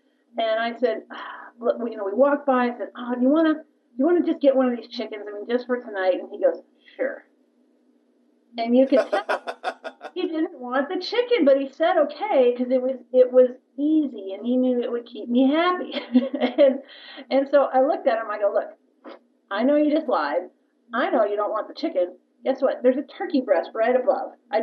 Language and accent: English; Dallas, Texas, United States; Well, I grew up with Lance in Dallas. That's where we both grew up.